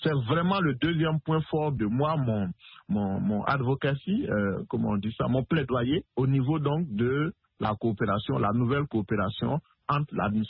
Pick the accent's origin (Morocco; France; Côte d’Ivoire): Côte d’Ivoire; tout récemment en Côte d'Ivoire, mon pays d'origine